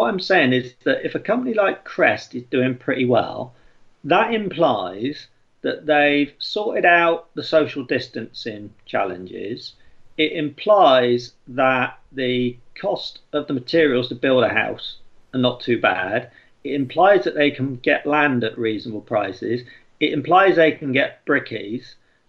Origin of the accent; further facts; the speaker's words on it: Swindon, South West England, United Kingdom; I come from Swindon originally, well, around that area